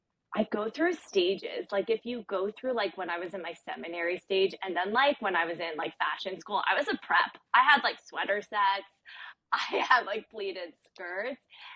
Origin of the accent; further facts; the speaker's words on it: Toronto, Ontario, Canada; I'm from Toronto.